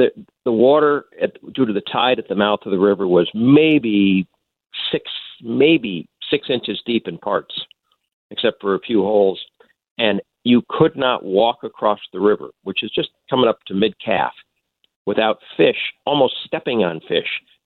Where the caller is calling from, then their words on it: Juneau, Alaska, United States; I'm calling in from Juneau, Alaska.